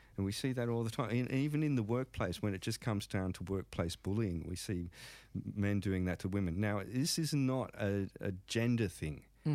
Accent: Darwin, Northern Territory, Australia; born there; also born or lived in Melbourne; I was born in Darwin, actually, and my dad was in the Air Force, so travelled all over the world, actually

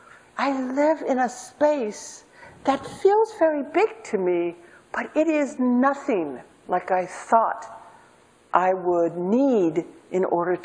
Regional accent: Seattle, Washington, United States; Because I grew up in the projects. I grew up in High Point in West Seattle. Before High Point looked very nice like it does now.

